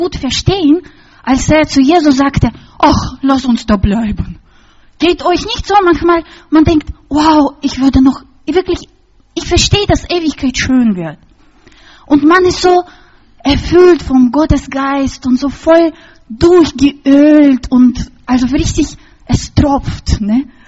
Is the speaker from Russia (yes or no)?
yes; Russia; accent: Russian; German is a second language; wie ich über Risikos und Nebenwirkungen von meinem starken russischen Akzent warne